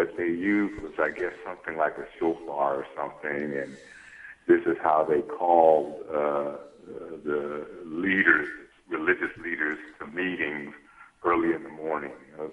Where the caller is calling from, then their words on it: College Park, Maryland, United States; College Park, Maryland.